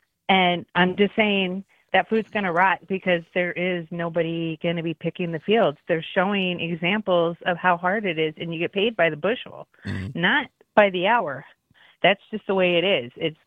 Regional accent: Yuma, Arizona, United States; now in Monroe, United States; All I know is I grew up in Yuma, Arizona, and right now is harvest time.

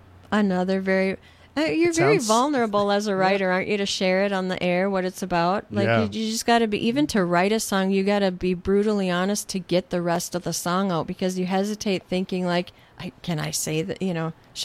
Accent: North Dakota, United States; North Dakota is where I'm from. Mm. So it'll be the first time playing in my hometown, and I'm very nervous about that.

